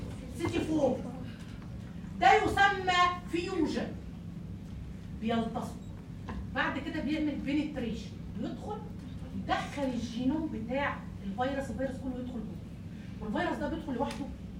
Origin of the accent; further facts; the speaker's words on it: Egypt; يعني بيعالج حالات مثلا الهيباتايتس بي او سي عندنا في مصر